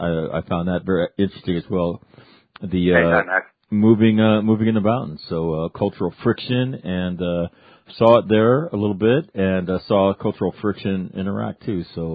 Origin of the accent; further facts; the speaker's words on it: California, United States; I'm from California. When we want to talk shit about California